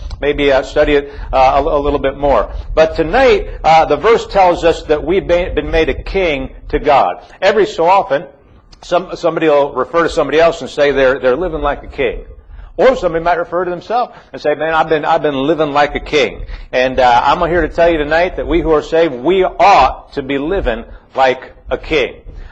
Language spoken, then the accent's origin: English; Illinois, United States; I grew up in the Roman Catholic Church in the state of Illinois.